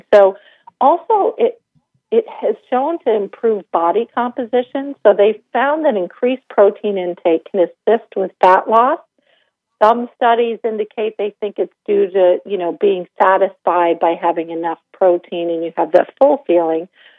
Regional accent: Vermont, United States; Again, I grew up in Vermont.

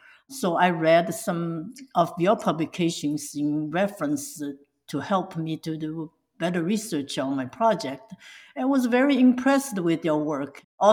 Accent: China; English is a second language; now in United States; I was born and raised in China.

